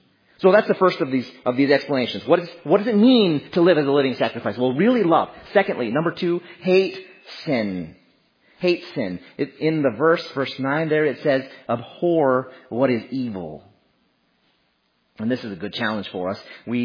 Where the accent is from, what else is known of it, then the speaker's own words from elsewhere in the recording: United States; they would turn on the TV to MTV because we're from America.